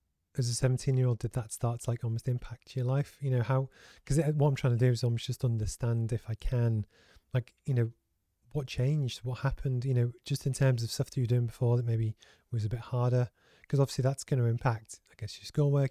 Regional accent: Liverpool, North West England, United Kingdom; I grew up in Liverpool and actually the population was 99% white. And it was just, I only knew people from that, you know, our hometown.

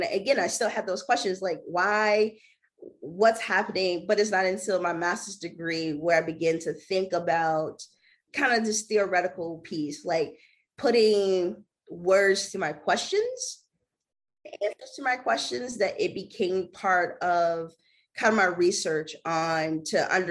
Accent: Florida, United States; So I grew up in South Florida, which I always say I didn't, we have everything, every person, right?

